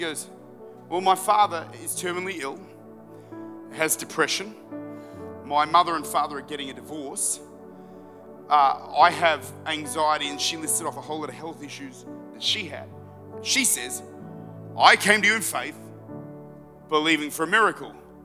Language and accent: English; South Australia, Australia; I'm from South Australia.